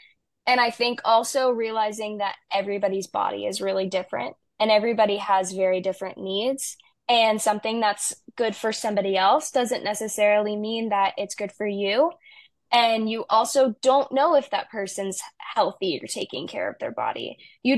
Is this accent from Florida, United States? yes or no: yes; Orlando, Florida, United States; and I'm from Orlando, Florida, so it's about 9, 10 hour drive. It's pretty far away from home.